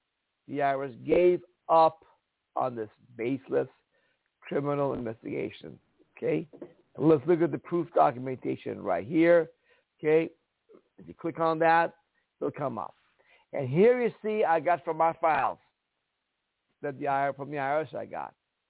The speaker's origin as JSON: {"language": "English", "country": "Iran", "tie": "born or raised there", "moved": "yes", "lives_now": "United States", "said": "We're from Iran, a dictatorship country, raised in a Jewish family, comes to land of the free, home of the brave."}